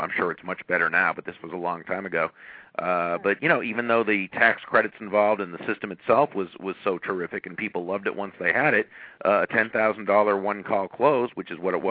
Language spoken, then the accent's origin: English; Massachusetts, United States; Well, I grew up in Massachusetts, but at the time I was in Oklahoma.